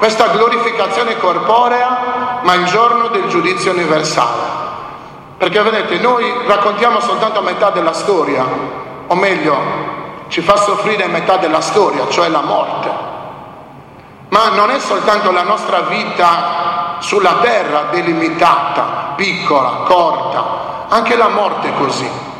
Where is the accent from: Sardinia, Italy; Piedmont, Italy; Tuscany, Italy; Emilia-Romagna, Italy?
Sardinia, Italy; noi come sardi abbiamo avuto la dominazione bizantina